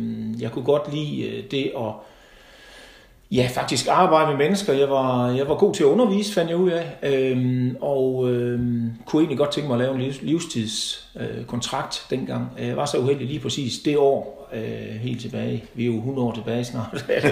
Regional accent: Silkeborg, Central Denmark Region, Denmark; jeg er født og opvokset i Silkeborg

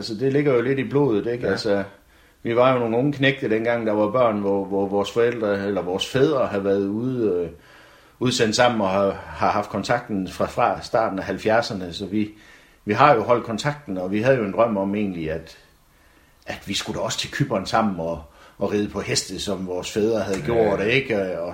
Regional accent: Nymindegab, Region of Southern Denmark, Denmark; also born or lived in Glostrup; Jeg er i hvert fald opvokset i Nymindegab. Jeg er egentlig født over i Glostrup, men flyttede fra Glostrup, da jeg var 2 år til Nymindegab, så jeg er opvokset på Vestkysten indtil det år, jeg blev 18, hvor vi så flyttede herned til Haderslev.

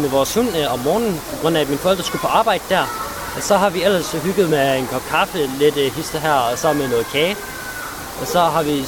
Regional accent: Region of Southern Denmark, Denmark; jeg kan godt nok ikke tage sønderjysk, men sønderjyde kan man godt kalde mig.

